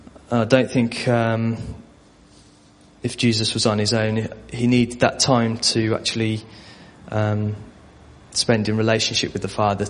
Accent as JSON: {"language": "English", "town": "Birmingham", "region": "West Midlands", "country": "United Kingdom", "said": "Luke very kindly offered earlier that he can translate for me because I'm from the Birmingham area."}